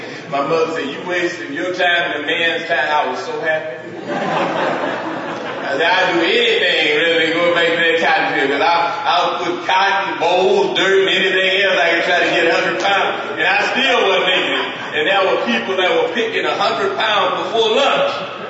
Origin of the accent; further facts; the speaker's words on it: Texas, United States; Now, I grew up in the South, in Texas, and they raised cotton.